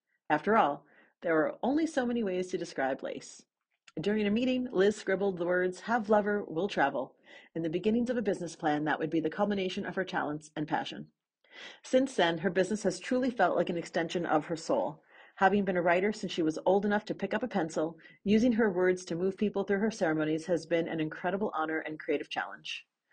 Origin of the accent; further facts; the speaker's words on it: New York City, New York, United States; And so you're in New York City. Yes. My hometown.